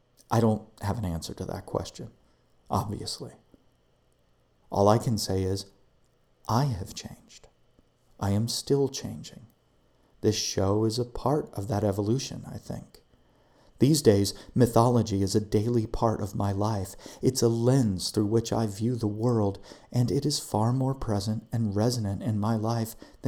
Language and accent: English; United States; I'm an American.